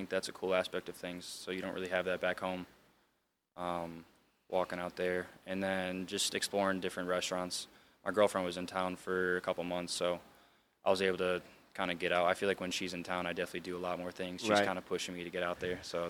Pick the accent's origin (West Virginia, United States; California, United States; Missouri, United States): California, United States; San Diego; born there; Well, so I was born in San Diego. I lived there until I was like five, but I don't really remember it too much